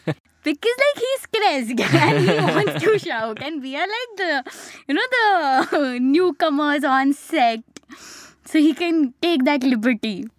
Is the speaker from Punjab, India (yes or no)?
yes; Amritsar, Punjab, India; I had done bridal 1 year prior when I was in my hometown, that's Amritsar.